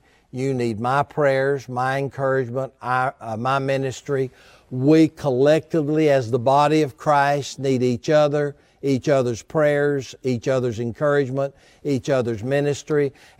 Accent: United States; I'm thankful, O God, as an American, we have the right of protest

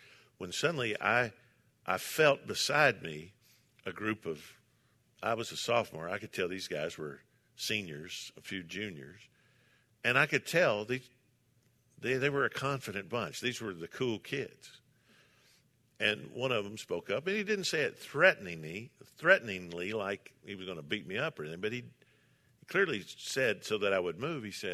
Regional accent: Kentucky, United States; I said, yeah. I'm from Kentucky. He said, well, what part of Kentucky? I said, well, Western Kentucky.

